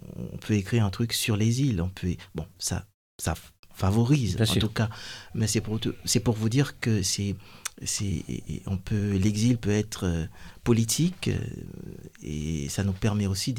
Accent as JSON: {"language": "French", "country": "Haiti", "tie": "born there", "moved": "yes", "said": "sachant que j'ai quitté Haïti en 2011. Et après le tremblement de terre, donc je suis jamais retourné malheureusement."}